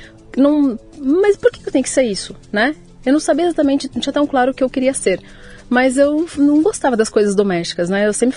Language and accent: Portuguese; Sorocaba, São Paulo, Brazil; born there; also born or lived in Apucarana; Mas eu nasci em Sorocaba e fui pra Apucarana. Morei quase 7 anos lá.